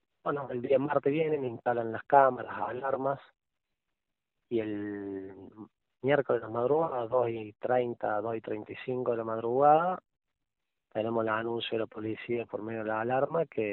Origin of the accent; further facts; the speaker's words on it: Córdoba, Argentina; mis empleadas son de Córdoba, yo soy de Córdoba